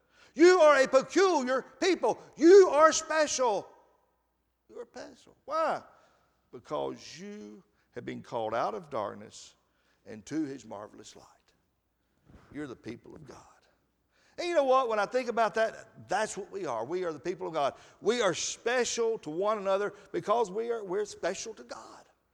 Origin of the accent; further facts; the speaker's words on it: Athens, Alabama, United States; And we'll say, well, we're from Alabama. And they'll say, well, I thought so. I could tell by your accent. You know, well, that's okay. I'm proud of Alabama. And they'll say, where at? And I'll say, Athens.